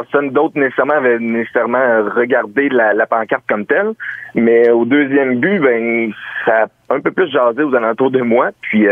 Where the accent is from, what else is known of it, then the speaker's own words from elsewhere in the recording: Saint-Hyacinthe, Quebec, Canada; Moi, dans le fond, je viens de Saint-Hyacinthe. Je suis courtier immobilier dans le coin de Saint-Hyacinthe.